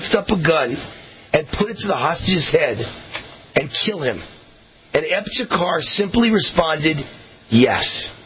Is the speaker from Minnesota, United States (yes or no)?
no; Mount Vernon, New York, United States; I come from Mount Vernon, New York, which is next to New Rochelle, next to Pelham, next to Yonkers, next to White Plains, next to Mamaroneck.